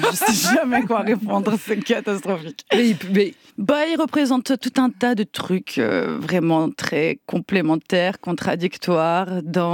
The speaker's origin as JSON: {"language": "French", "country": "France", "accent": "French", "said": "pardon pour mon accent franchouillard."}